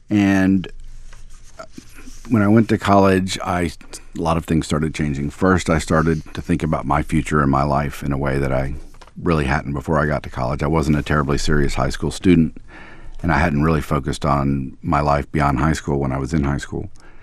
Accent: Memphis, Tennessee, United States; born there; Since I was born in Memphis and had done the name change there, it was easy for me to do there.

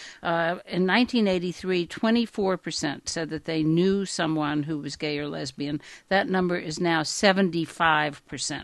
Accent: Louisiana, United States; the state of Louisiana, my home state

